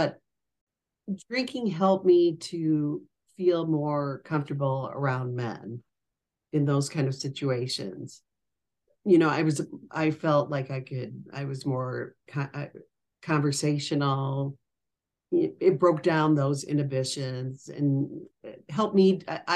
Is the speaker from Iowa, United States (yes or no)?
yes; Fort Dodge, Iowa, United States; So I went back to my hometown with the intention of stopping drinking.